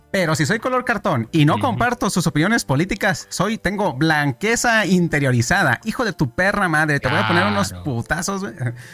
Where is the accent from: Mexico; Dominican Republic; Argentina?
Mexico; O sea, yo soy mexicano y me doy cuenta de esto